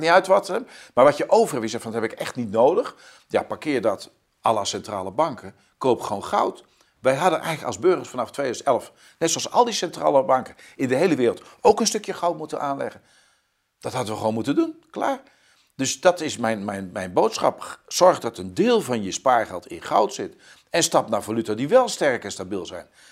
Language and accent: Dutch; Netherlands; Maar wij als Nederlanders, ja, wij zitten natuurlijk wel aan de verkeerde kant van de streep, want we zitten tot onze nek in de euro.